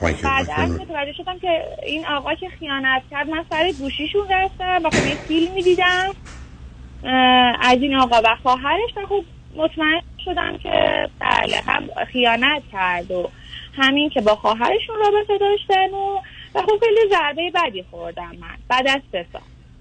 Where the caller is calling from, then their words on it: Iran; من از ایران هستم.